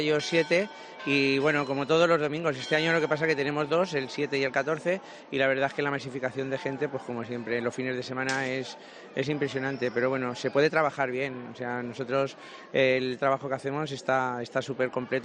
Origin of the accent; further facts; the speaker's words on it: Valencia, Valencian Community, Spain; somos una familia de Valencia que viene a San Fermínes como pamplónicas.